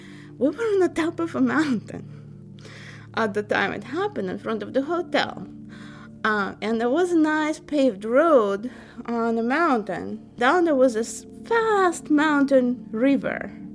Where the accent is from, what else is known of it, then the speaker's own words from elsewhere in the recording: Moscow, Russia; Well, I grew up in Moscow, Russia, so that's where I was living.